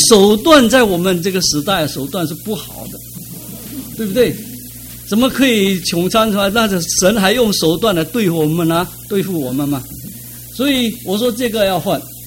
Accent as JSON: {"language": "Chinese", "country": "China", "said": "我们中国人呢，这个肠子好像是一个情感的部分。"}